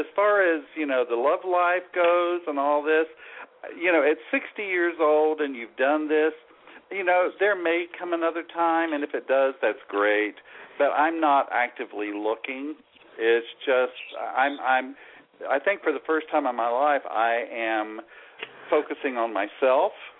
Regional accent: West Virginia, United States; See, I'm from West Virginia, too.

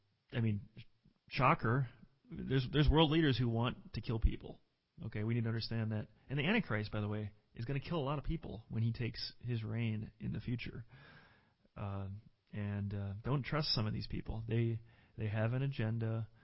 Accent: Minnesota, United States; In the great state of Minnesota, my home state, now it's sad because they've destroyed it.

